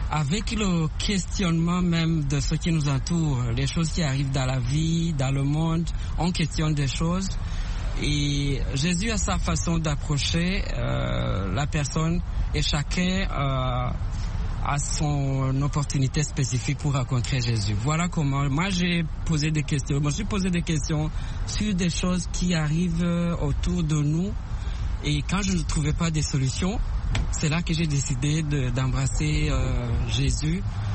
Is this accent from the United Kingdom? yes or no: no; Rwanda; Je suis originaire du Rwanda.